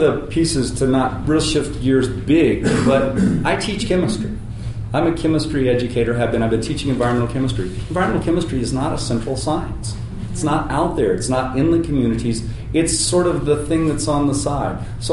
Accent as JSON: {"language": "English", "town": "San Antonio", "region": "Texas", "country": "United States", "tie": "born or raised there", "said": "I grew up in West San Antonio."}